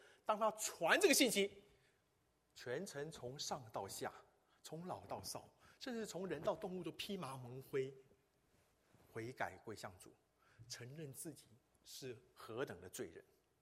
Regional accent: Taiwan; 如果说我们台湾人哈，我们华人如果能够嫁给外国人哈

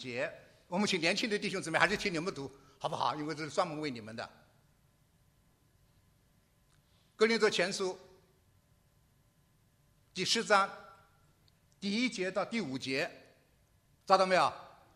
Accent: Shanghai, China; 我是上海人

